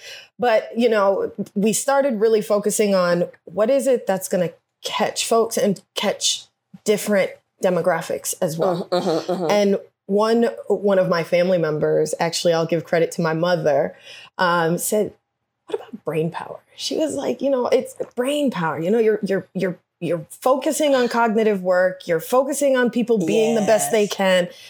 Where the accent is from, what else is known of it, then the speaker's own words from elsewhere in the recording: Connecticut, United States; Originally born and raised in Connecticut, actually.